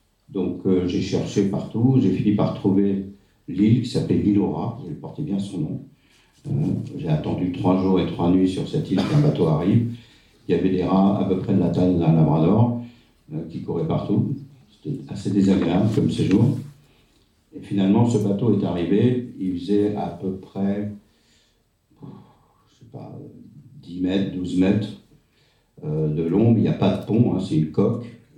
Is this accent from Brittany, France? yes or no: yes; Brittany, France; Alors moi, je suis breton